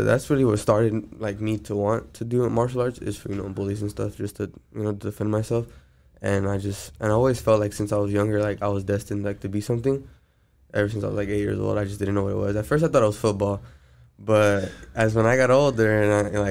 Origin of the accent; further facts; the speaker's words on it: Downey, California, United States; I was raised in Downey.